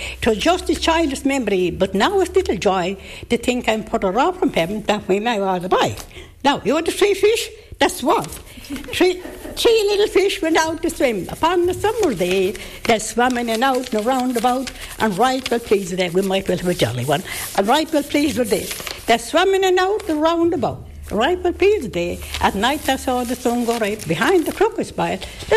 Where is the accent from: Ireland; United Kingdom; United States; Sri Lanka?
Ireland; Because, honestly, I was no real scholar, but I am Irish.